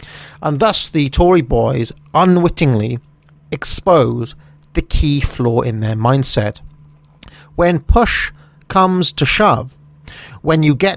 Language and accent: English; Wales, United Kingdom; if someone who was born and brought up in Wales, who grew up in the cultural quagmire of the 1980s and 1990s